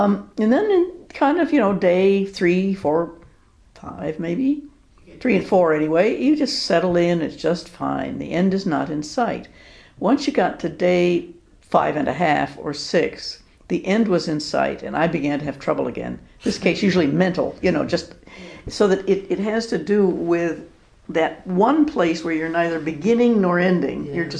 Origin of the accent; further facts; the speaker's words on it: New York, United States; I grew up in New York State, so it was not all that different, but still.